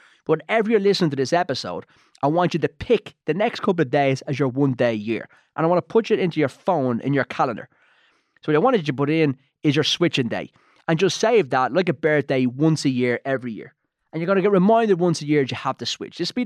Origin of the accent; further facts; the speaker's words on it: Ireland; But we're Irish. We don't like hassle. We don't like change.